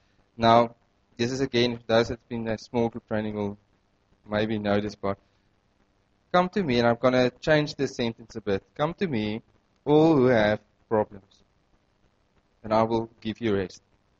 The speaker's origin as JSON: {"language": "English", "region": "Northern Cape", "country": "South Africa", "said": "I come from the Northern Cape."}